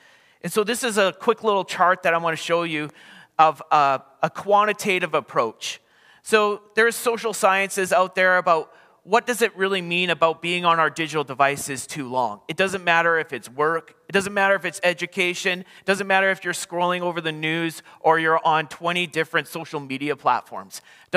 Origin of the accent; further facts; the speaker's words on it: Creston, British Columbia, Canada; now in Vancouver, Canada; I grew up as a Kootenai kid. I grew up in Creston, BC on a farm. So I love the Kootenais. I miss the Kootenais.